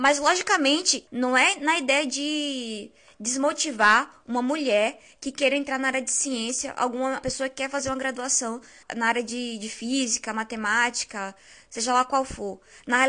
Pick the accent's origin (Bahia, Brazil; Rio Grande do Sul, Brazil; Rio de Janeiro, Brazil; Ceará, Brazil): Bahia, Brazil; Irará; eu não sou de Feira de Santana, eu sou do interior da Bahia, eu sou de Irará, uma cidade pequena